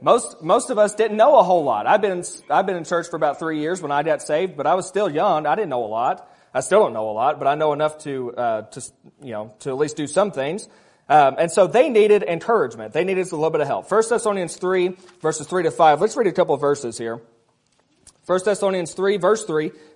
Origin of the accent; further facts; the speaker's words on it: Kentucky, United States; I'm from Kentucky. We do things a little bit differently there. Notice my grammar. We do things a little bit differently. We do ain't and y'all.